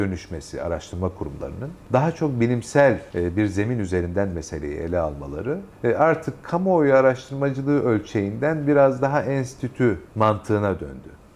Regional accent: Bursa, Turkey; Ve sonrasında Bursa'ya döndüm. Bursa'ya dönünce memleketime araştırmacılık hep yapmak istediğim

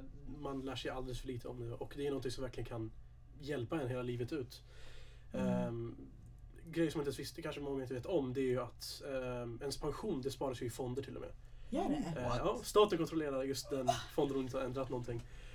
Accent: Södertälje, Stockholm County, Sweden; also born or lived in Iraq; now in Borås, Sweden; Jag föddes i Irak, om det är det du tänker på. Flyttade till Södertälje när jag var 5-6 och nu bor jag i Borås. Pluggar där.

